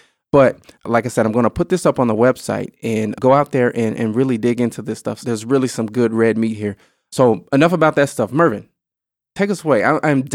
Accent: Illinois, United States; I grew up in Illinois, all right, but I've been in Wisconsin for 10 plus years

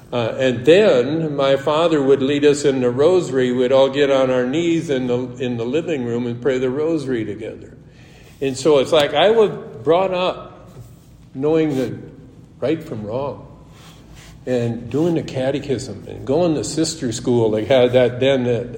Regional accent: South Dakota, United States; I grew up in Northwest South Dakota in a good family.

